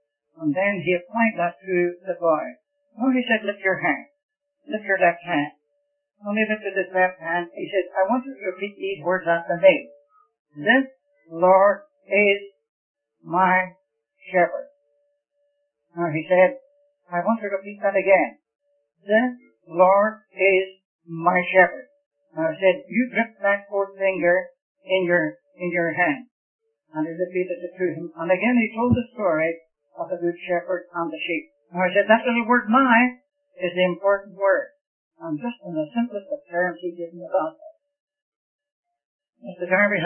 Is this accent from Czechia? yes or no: no; Ireland; born there; my native land. I was born in Ireland.